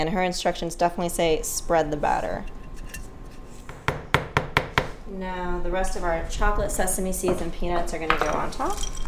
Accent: Miami, Florida, United States; I'm from Miami, big family. My mom had her go-tos. My family's Nicaraguan, so she would make gallo pinto and things like that that were traditional

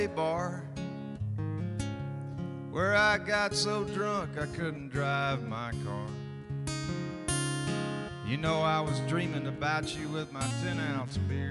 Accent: Tyler, Texas, United States; I'm actually not Cajun, and sometimes, you know, I ask myself why, you know, because I'm actually from Tyler, Texas

